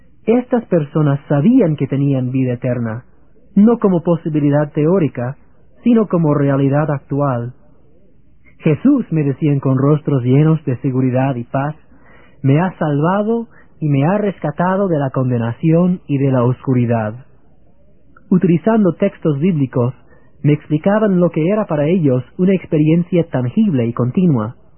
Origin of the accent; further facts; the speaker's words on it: Virginia, United States; Nací y me crié en Virginia, Estados Unidos, dentro de una familia mormona creyente, dirigente, fiel en sus obligaciones con la iglesia y sincera en sus deseos de alcanzar las metas espirituales inculcadas por la misma.